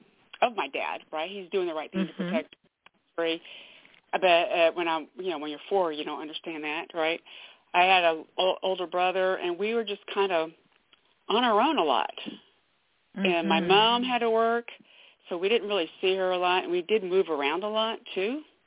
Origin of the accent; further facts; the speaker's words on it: Fort Knox, Kentucky, United States; born there; I was born in Fort Knox, Kentucky.